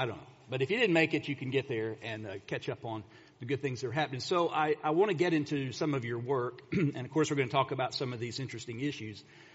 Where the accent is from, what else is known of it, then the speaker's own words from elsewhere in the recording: Florida, United States; By the way, I'm from Florida.